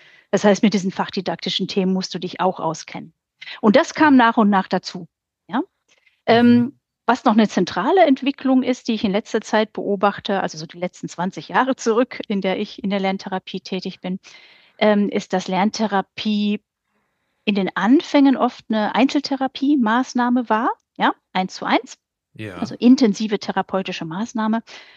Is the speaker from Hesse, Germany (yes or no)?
no; Dortmund, North Rhine-Westphalia, Germany; born there; now in Berlin, Germany; geboren im Ruhrgebiet, im schönen Dortmund, wollte ich damals das Ruhrgebiet verlassen.